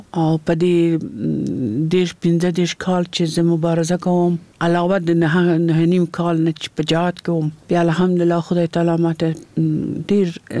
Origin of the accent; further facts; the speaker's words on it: Kabul, Afghanistan; زه د کابل یم او په کابل ښار کې پیدا شوم